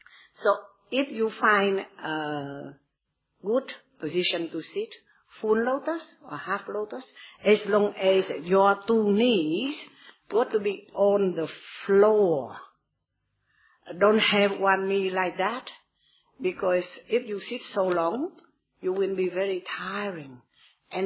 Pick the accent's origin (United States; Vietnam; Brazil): Vietnam; South Vietnam; And I am from Vietnam, so my master is a Vietnamese.